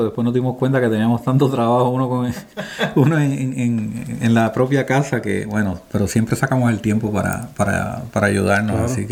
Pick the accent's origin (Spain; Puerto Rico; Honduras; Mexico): Puerto Rico; moved away as an adult; now in Washington, United States; nací y me crié en Puerto Rico, en la isla del Coquí. Y pues por razones que solo Dios sabe, se me presenta la oportunidad de mudarme aquí a Washington D.C.